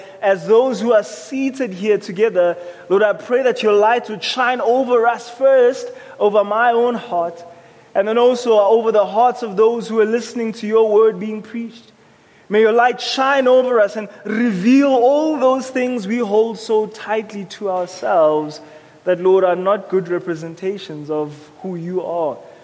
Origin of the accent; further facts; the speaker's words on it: Johannesburg, Gauteng, South Africa; Growing up in Hillbrow, my mom was very intentional to ensure that three things don't happen to us.